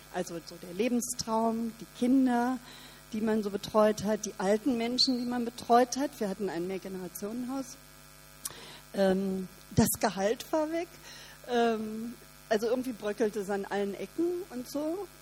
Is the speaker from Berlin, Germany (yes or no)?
yes; Berlin, Germany; moved away as an adult; Ja, ich bin 56 in Berlin geboren und mein Leben war immer irgendwie ein bisschen spannend. Ich bin dann nach der Schule von Berlin weg